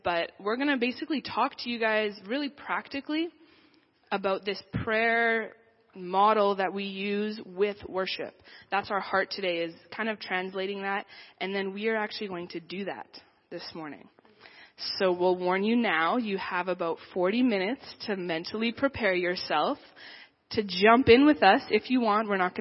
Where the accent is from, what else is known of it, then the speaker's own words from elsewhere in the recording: Medicine Hat, Alberta, Canada; I've been born and raised in Medicine Hat, lived there my whole life. So I'm from Canada. I love Canada.